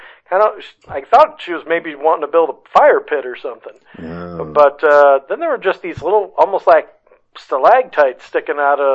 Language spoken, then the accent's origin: English; Tucson, Arizona, United States; From Tucson.